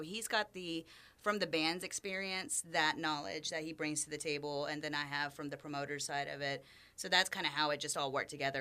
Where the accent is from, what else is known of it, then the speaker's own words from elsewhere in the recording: Atlanta, Georgia, United States; Right, yeah. I'm from Atlanta.